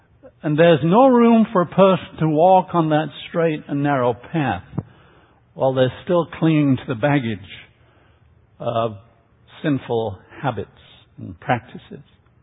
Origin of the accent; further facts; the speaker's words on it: England, United Kingdom; I grew up in England, and I chased the dream.